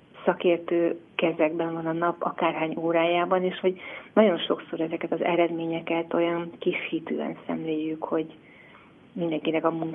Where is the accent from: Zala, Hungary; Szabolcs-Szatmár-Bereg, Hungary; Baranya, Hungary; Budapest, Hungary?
Budapest, Hungary; Én óbudai vagyok